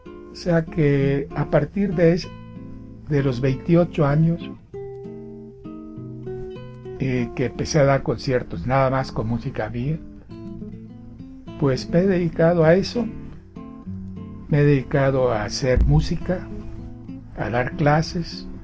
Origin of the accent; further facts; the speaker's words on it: Mérida, Yucatán, Mexico; moved away as an adult; now in Mexico City, Mexico; Lamentablemente salió de Mérida, de donde soy oriundo